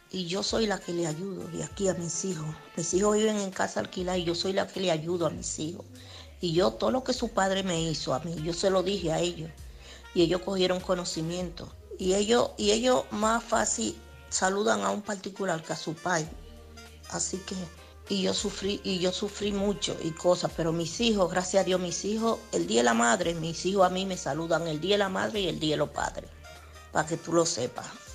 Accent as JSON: {"language": "Spanish", "town": "Santo Domingo", "country": "Dominican Republic", "moved": "yes", "said": "cuando yo voy a mi país, porque mis hijos están en mi país, en Santo Domingo."}